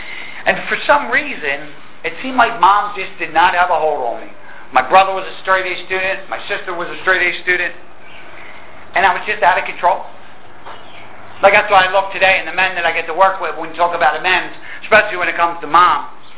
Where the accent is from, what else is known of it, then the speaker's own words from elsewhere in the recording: Philadelphia, Pennsylvania, United States; I'm from Philadelphia, and please do not hold it against me. You know what I mean? But that's where it started. You know, it started in Philadelphia, growing up in the projects down there.